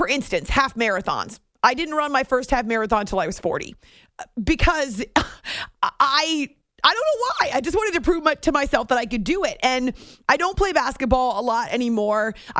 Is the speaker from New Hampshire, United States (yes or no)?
yes; New Hampshire, United States; when I grew up in New Hampshire. So we would hike in the White Mountains.